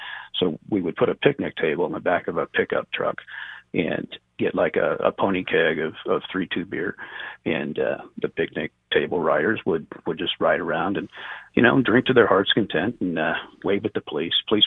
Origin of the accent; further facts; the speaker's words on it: Hoisington, Kansas, United States; I grew up in Hoisington, Kansas, but most of my family is from Jetmore, which is pretty close to Garden City, close to the Colorado border.